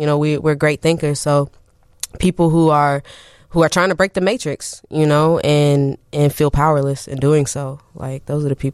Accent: Champaign, Illinois, United States; Yeah, I'm from Champaign, Urbana.

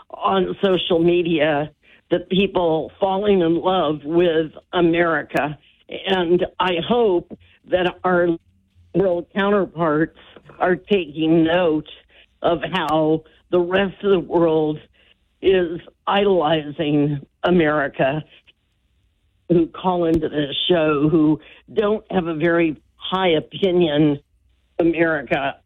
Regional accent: United States; But I'm an American.

